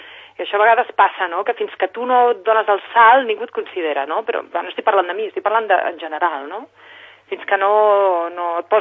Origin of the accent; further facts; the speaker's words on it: Sant Cugat del Vallès, Catalonia, Spain; jo soc de Sant Cugat